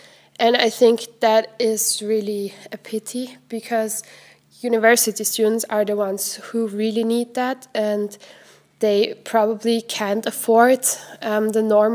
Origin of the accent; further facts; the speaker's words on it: Graz, Styria, Austria; In my hometown, Graz, there is, in my opinion, a very good public transport system